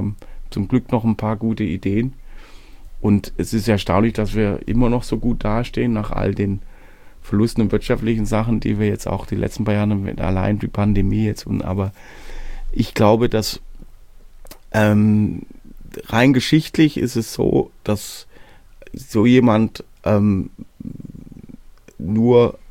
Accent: Baden-Württemberg, Germany; Und diese Region, wo ich herkomme, nennt sich Hohelohe-Kreis. Und das ist Hohelohe-Franken, kurz vor Tauberbischofsheim. Also 40 Kilometer ist man in Bayern quasi.

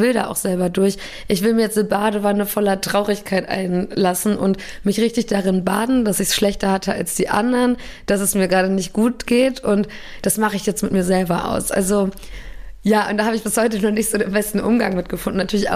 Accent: Gelsenkirchen, North Rhine-Westphalia, Germany; born there; ich bin in Gelsenkirchen geboren, also unweit von Köln quasi.

